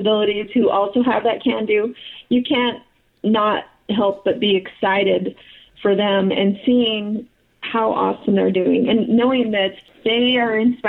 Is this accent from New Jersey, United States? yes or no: no; Butte, Montana, United States; So I grew up in Butte, Montana, and my dad, and kind of the theme to Butte, Montana is we're the can-do city.